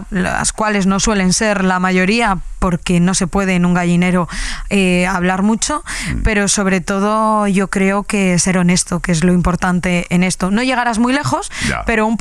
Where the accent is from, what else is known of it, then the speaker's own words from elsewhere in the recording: Salamanca, Castile and León, Spain; A mí me encantaría, ¿eh? Yo soy fiel patriota de mi tierra.